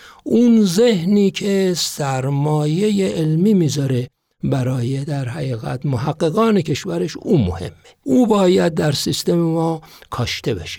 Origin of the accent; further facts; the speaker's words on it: Shiraz, Fars, Iran; چون من خودم اهل شیراز هستم